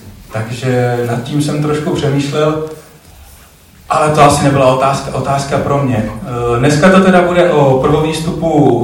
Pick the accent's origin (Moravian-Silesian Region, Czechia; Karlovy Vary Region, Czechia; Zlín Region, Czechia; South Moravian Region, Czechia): Zlín Region, Czechia; Bystřice pod Hostýnem; já pocházím z Bystřice pod Hostýnem, což je pro vás tady z Prahy už vlastně oblast Malé Asie.